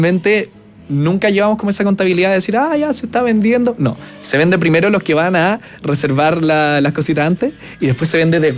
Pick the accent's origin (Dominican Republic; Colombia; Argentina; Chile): Chile; recuerden que somos chilenos